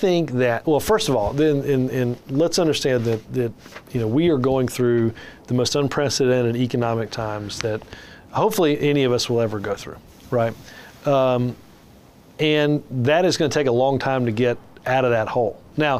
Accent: the South, United States; now in North Carolina, United States; I'm from the South, and how long is it going to take for Democrats to come back to the South?

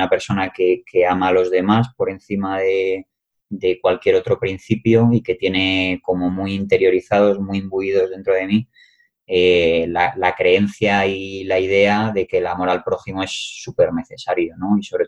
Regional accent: Madrid, Community of Madrid, Spain; born there; Nací en Madrid

